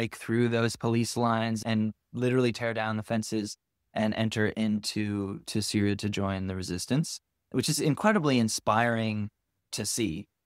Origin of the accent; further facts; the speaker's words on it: Seattle, Washington, United States; Here and just in my hometown, which is Seattle, I've been doing a lot of organizing with our local Kurdish association